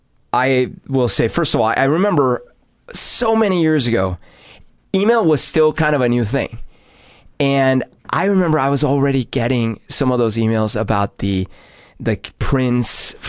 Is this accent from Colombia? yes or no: yes; Bogotá, Bogotá D.C., Colombia; okay, so growing up in Bogota, when you go down the street, you know that there's a high likelihood you're going to get pickpocketed or something's going to get stolen.